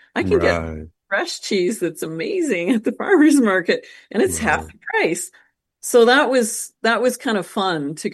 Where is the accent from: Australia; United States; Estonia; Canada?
Canada; now in Costa Rica; I love being a Canadian. I love going home to visit.